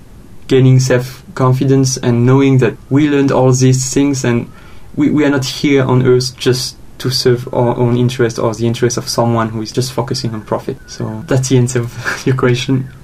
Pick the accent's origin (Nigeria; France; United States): France; English is a second language; moved away as an adult; It's like, I came from France. When I came here, I was a tax lawyer who just changed his career to go to the human resources management.